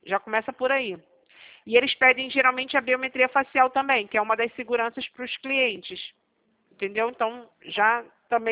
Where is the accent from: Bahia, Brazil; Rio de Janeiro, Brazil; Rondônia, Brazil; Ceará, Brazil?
Rio de Janeiro, Brazil; somos do Rio.